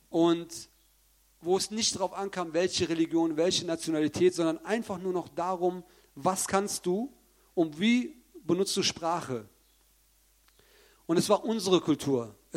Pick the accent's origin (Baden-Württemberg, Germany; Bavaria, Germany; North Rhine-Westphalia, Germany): North Rhine-Westphalia, Germany; Cologne; Es ist so, dass ich 1973, darum bin ich auch kein Türke, ich bin Kölner. Ich bin 1973 in Köln geboren.